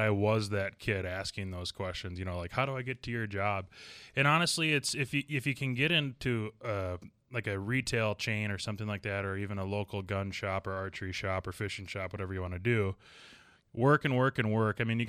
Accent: Columbia Heights, Minnesota, United States; now in Coon Rapids, United States; so I'm from Minnesota. Grew up in Columbia Heights. Currently live in Coon Rapids.

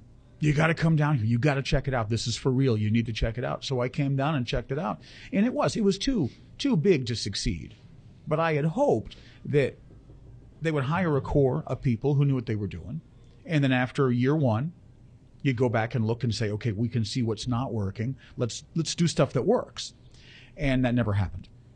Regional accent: the South, United States; I grew up in the South. I grew up watching Hee Haw.

